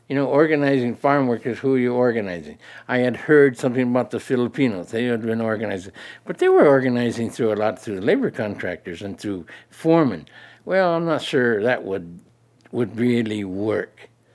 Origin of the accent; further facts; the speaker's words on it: California, United States; So I'm from the San Joaquin Valley.